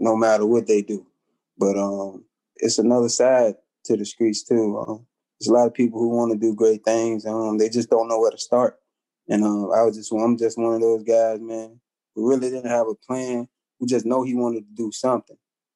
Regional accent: Richmond, Virginia, United States; Yeah, I'm from Gibbon Court. It's better known as Jackson Ward

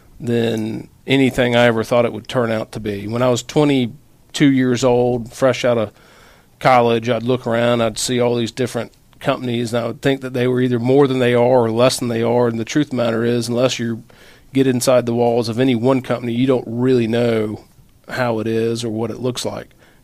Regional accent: Atlanta, Georgia, United States; I'm from Atlanta here originally, born and raised. Went to school down at Georgia Tech.

